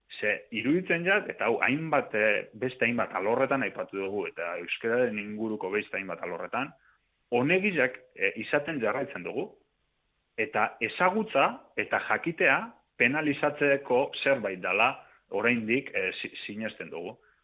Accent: Lekeitio, Basque Country, Spain; Lekeitiokoa naiz eta joan behar izan dut

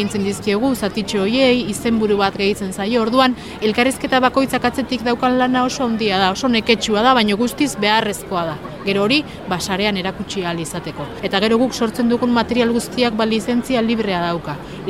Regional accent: Basque Country, Spain; bani gipuzkoarra naiz, orduan, seguru nago bizkaiara joango banitz, edo iparraldera joango baniz nire euskalkiarekin

